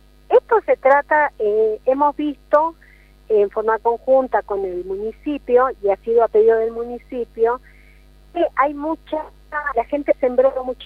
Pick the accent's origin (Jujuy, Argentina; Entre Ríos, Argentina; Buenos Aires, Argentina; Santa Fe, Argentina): Jujuy, Argentina; La Quiaca; born there; tratándose de La Quiaca, doblemente todavía. Ser útil al lugar donde yo nací, que quiero tanto, a mí me llena de placer